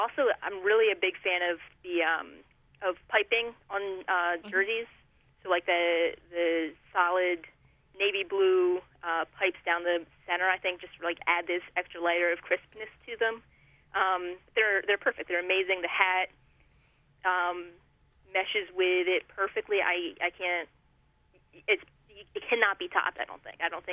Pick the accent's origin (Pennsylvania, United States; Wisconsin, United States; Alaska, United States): Pennsylvania, United States; Philadelphia; growing up in the Philadelphia area. So for me, third base was where it was at.